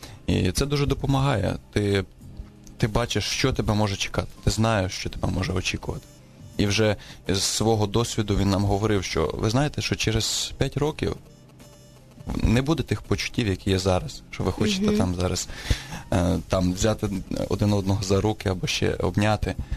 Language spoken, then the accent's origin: Ukrainian; Dubno, Rivne Oblast, Ukraine; now in Kyiv, Ukraine; Я приїхав в Київ, переїхав з Рівненської області в місто Дубно.